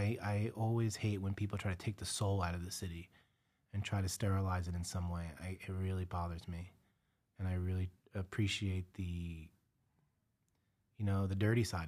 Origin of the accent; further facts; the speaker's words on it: Brooklyn, New York, United States; Well, I was born in Brooklyn, lived there most of my life. I mean, a couple of stints outside of the state, but always came back home.